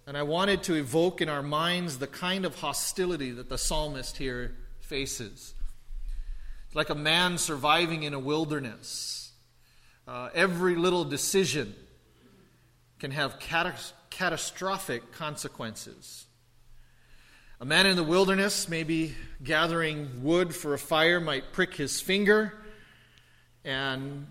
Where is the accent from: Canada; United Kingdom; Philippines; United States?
Philippines; I'm Filipino, so it's actually I forgot to shave this week.